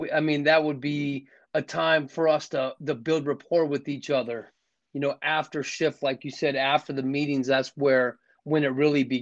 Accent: Scottsdale, Arizona, United States; I'm from Scottsdale, Arizona, was raised in a good family, grew up always wanting to be a police officer.

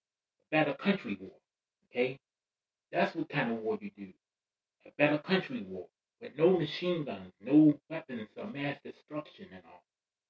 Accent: United States; You know, I'm American, so I have that right to speak like

